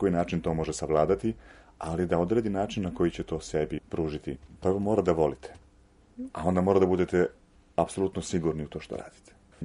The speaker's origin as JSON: {"language": "Serbian", "country": "Serbia", "said": "nije to samo kod nas u Srbiji"}